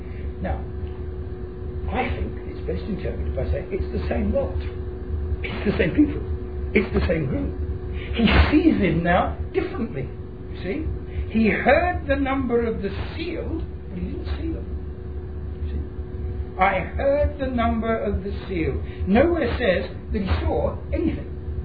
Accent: United Kingdom; We're British. Many of you come from the Cook family. and we're Anglo-Saxon, and we speak English.

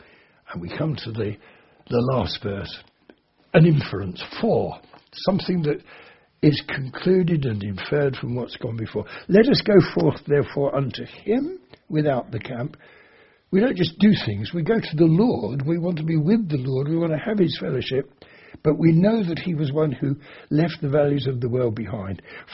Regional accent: Harrow, London, United Kingdom; I remember standing in the centre of my hometown, Harrow, because my church was in the centre

